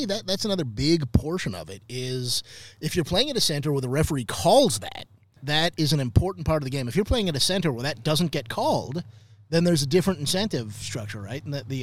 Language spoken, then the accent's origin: English; Seattle, Washington, United States; And where I grew up in Seattle, nose to nose